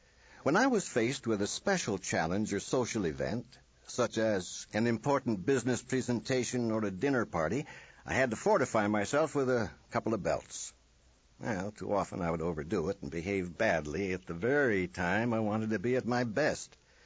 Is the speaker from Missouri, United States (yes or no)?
no; Kansas, United States; I was raised in Kansas, the only child of loving parents who just drank socially. We moved frequently.